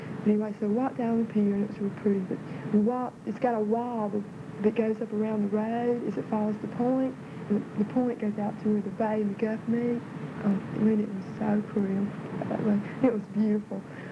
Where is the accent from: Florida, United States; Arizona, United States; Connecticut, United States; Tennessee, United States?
Florida, United States; born there; I was born on June 26, 1958 in Central Florida.